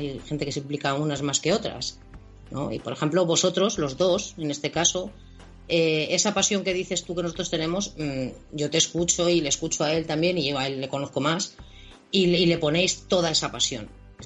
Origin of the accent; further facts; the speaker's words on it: Madrid, Community of Madrid, Spain; yo soy de Madrid, del centro de Madrid. O sea, soy de Tirso de Molina, más del centro imposible.